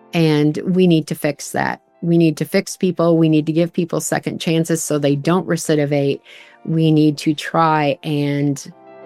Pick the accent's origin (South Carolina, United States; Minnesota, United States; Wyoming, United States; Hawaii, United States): Minnesota, United States; I grew up in the Midwest. I am a proud Minnesotan, even though I live in Iowa now. I grew up in Minnesota, the southwest corner, in a tiny town of about 600 people.